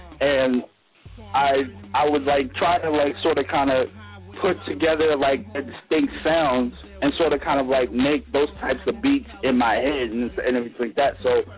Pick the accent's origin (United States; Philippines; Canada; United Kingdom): United States; Richmond, Virginia; I am from Richmond, Virginia. Born